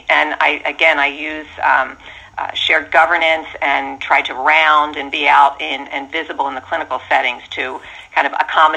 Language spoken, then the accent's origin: English; Philadelphia, Pennsylvania, United States; ran for the local regional board, which was in Philadelphia, again, my hometown.